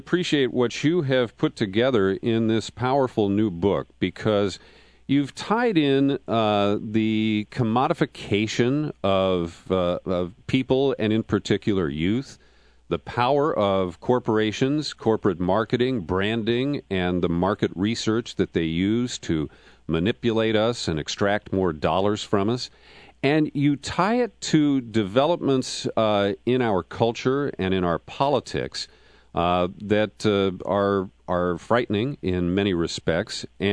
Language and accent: English; Cincinnati, Ohio, United States; Yeah, I grew up in Cincinnati, so I know Oxford, Ohio.